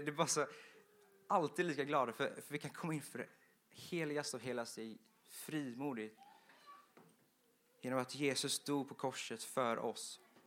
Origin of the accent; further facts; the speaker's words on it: Vetlanda, Jönköping County, Sweden; i och med att jag är från Vetlanda. Och ni vet, från Vetlanda är det lite bonnigt så här, lite mer än Växjö kanske.